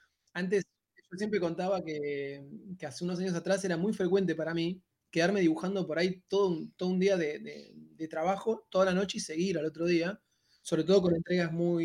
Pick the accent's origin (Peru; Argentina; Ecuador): Argentina; yo soy argentino, para los que no lo dedujeron todavía, acá en Argentina